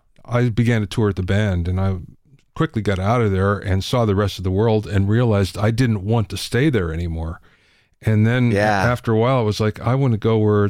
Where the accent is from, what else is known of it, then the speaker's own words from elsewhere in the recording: Pennsylvania, United States; I'm from Pennsylvania too, but the other side of the state.